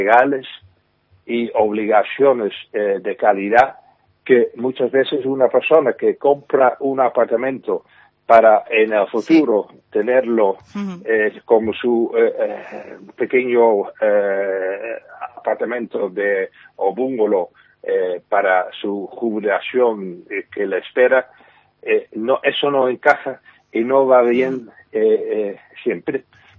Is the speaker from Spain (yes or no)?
no; Netherlands; Spanish is a second language; Yo soy holandés de origen, y en Holanda también tenemos el problema